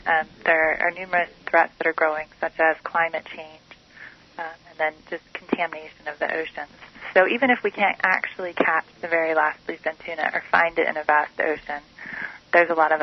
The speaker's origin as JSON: {"language": "English", "region": "East Coast", "country": "United States", "tie": "born or raised there", "said": "I grew up on the East Coast, going to the ocean and eating seafood."}